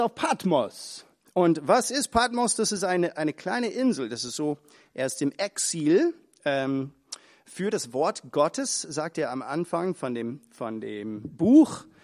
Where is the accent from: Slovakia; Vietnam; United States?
United States; German is a second language; Ich bin Amerikaner